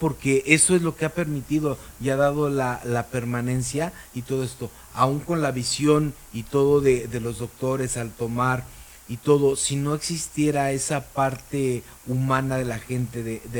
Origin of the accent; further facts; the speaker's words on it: Mexico City, Mexico; Yo también vengo de la Ciudad de México